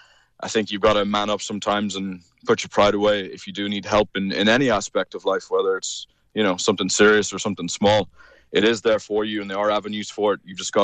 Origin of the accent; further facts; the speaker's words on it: DR Congo; Yeah, I think for any young boy, it was a childhood of dreams, really. It all started with my grandparents after World War II went out to Congo in 1950, and you know, my father was born and raised out there.